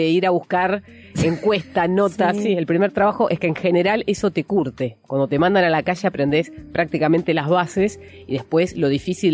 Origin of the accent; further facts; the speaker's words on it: Mar del Plata, Buenos Aires Province, Argentina; moved away; Yo vivía en Mar del Plata, yo nací en Mar del Plata, sí. Y me vine a vivir acá para estudiar comunicación.